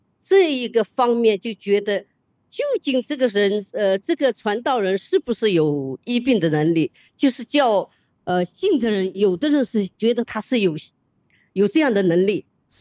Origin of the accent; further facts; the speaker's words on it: China; 我是从中国来的